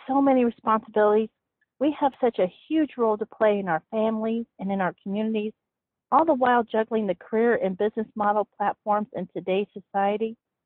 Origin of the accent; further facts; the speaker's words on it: Arizona, United States; also born or lived in Hawaii / Colorado / California / Oklahoma; Well, I consider myself an Arizona native. I grew up in Arizona since the age of 3, but I've lived in Hawaii, Colorado, California, Oklahoma, Ohio, Nevada. But you know what? For me, there's just no place like home.